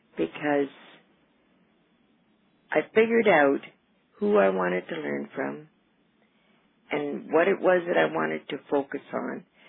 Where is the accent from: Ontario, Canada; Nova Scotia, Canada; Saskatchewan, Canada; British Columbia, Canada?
Saskatchewan, Canada; I grew up in Royal Saskatchewan, and on a farm, well, today probably would be called a hobby farm, but on the farm that I grew up, we survived as a family of 10.